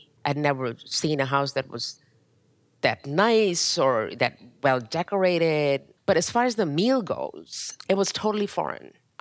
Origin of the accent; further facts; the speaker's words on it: Pakistan; also born or lived in Zambia; I grew up in Pakistan and Zambia, so my formative years were in cultures that revolve around storytelling and oral history